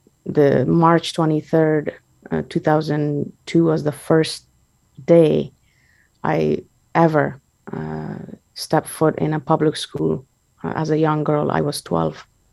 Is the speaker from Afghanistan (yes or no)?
yes; Kabul, Afghanistan; English is a second language; Yeah, I was born and raised in Kabul, Afghanistan.